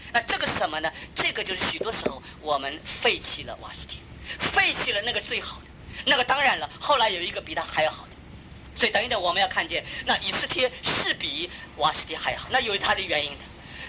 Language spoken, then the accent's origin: Chinese; China; 所以我们中国人在那旅行很危险的